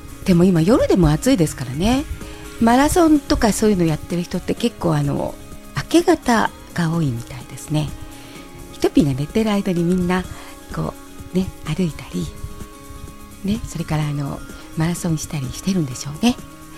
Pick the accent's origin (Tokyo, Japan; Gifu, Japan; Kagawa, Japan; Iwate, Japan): Tokyo, Japan; よく私下町に生まれたわけでして、下町に生まれてそして下町で育ってということで